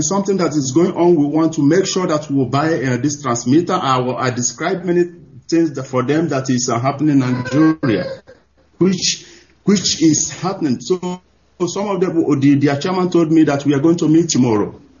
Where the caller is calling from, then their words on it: Stuttgart, Baden-Württemberg, Germany; I'm calling from Stuttgart.